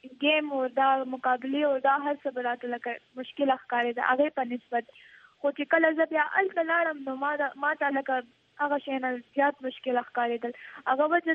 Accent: Peshawar, Khyber Pakhtunkhwa, Pakistan; مونږ خاص د پېښور یو یعنی پېښور کې زما پیدایش زمونږ لکه فیملی هم د پېښور نه ده

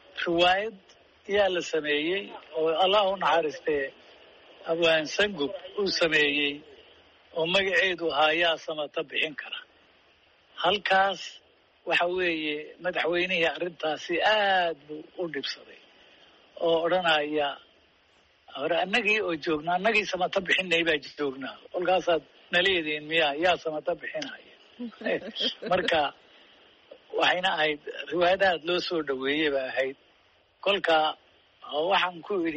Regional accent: Somali Region, Ethiopia; born or raised there

